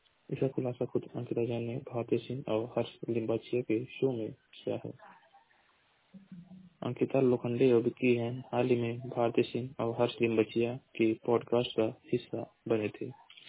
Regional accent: Uttar Pradesh, India; मैं जिला महाराजगंज का निवासी हूँ।

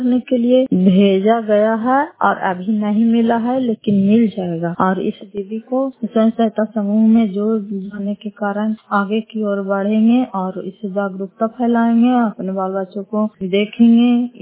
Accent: Fatehpur, Bihar, India; घर फतेहपुर पंचायत मकरौसा जिला नालंदा करारपसरा प्रखंड की निवासी हूँ

